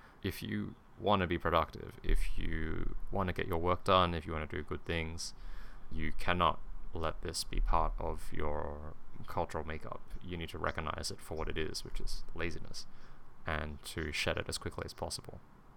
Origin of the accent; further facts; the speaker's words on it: Australia; for example, I'm from Australia, we have a great social security network, we have free public healthcare.